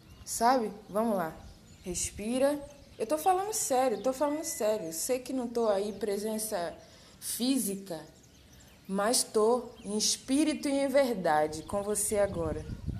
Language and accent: Portuguese; Brazil; para a minha nação brasileira, que eu sou brasileira. Para onde eu for, eu vou ter que dizer: de onde você é? Eu sou brasileira e orgulhosa, porque sei da minha cultura